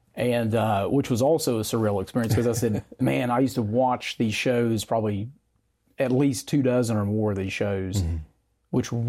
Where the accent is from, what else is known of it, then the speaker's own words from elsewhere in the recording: Central Appalachia, United States; accent: Appalachian; Well, as you can tell by my accent, my story begins in Central Appalachia.